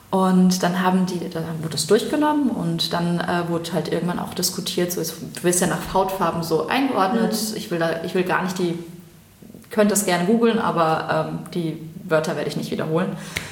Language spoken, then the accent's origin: German; Germany; born there; Ich bin ja in Deutschland geboren